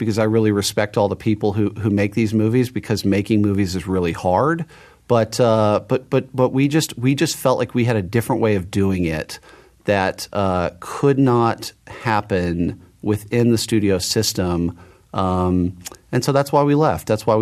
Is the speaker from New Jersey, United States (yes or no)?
no; Dallas, Texas, United States; also born or lived in Los Angeles; I grew up in Dallas and I moved back to Dallas in January of 2015.